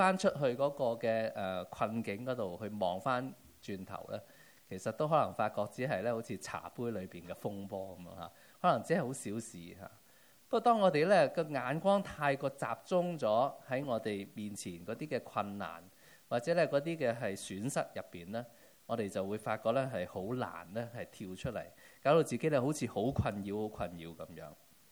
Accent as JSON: {"language": "Cantonese", "country": "China", "said": "我哋中國人有一句説話叫犧牲小我啊，成全大我。"}